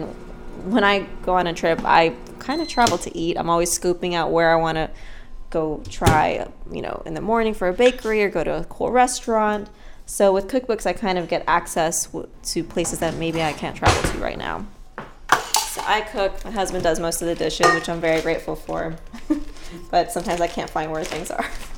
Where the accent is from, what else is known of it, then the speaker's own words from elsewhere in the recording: Miami, Florida, United States; I'm from Miami, big family. My mom had her go-tos. My family's Nicaraguan, so she would make gallo pinto and things like that that were traditional